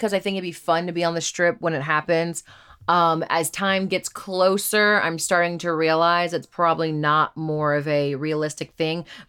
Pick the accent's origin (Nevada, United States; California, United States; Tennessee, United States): Nevada, United States; Las Vegas; So I was actually born in Vegas at Sunrise Children's Hospital in 1990. I remember growing up in Vegas before Red Rock Casino was even built.